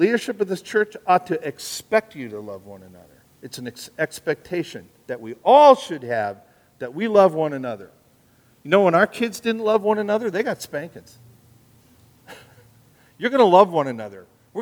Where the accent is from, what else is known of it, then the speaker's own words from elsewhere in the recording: United States; born there; Now, am I glad I'm an American? Absolutely. I am so glad I was born in this country, and I love my country.